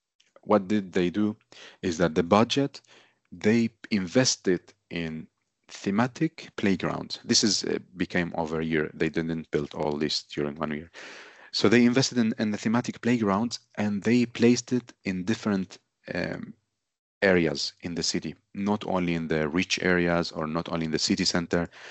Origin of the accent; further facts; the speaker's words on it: Iraq; English is a second language; now in Sweden; because I moved from Iraq because of the war to Sweden, to this city. And then we lived in the neighborhood, actually mostly from immigrants.